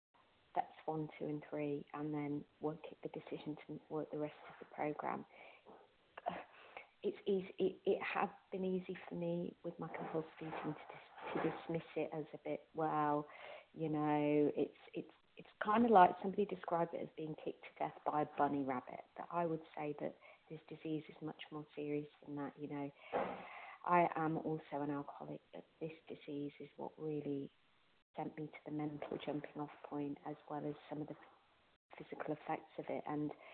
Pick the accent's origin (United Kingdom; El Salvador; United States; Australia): United Kingdom; I'm a recovered compulsive eater, and from the UK.